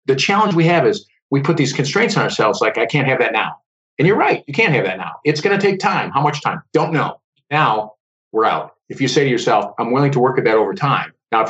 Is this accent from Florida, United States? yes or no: no; Detroit, Michigan, United States; And the reason it's really easy for me to say is I'm from the Detroit metropolitan area.